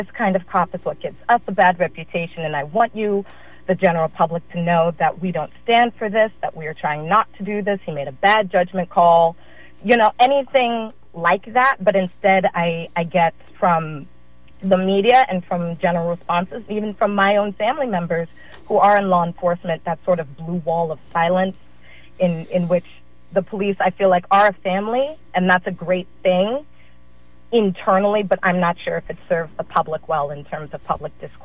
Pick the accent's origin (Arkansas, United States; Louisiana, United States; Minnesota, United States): Louisiana, United States; New Orleans; I am also a woman of color. I grew up in New Orleans, Louisiana. It's a different relationship with the police out there. But since being in California